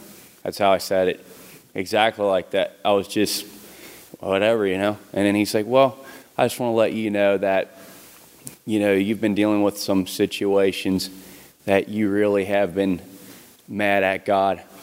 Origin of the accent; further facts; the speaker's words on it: Cincinnati, Ohio, United States; I'm from Cincinnati, Ohio. I was raised in church my whole life.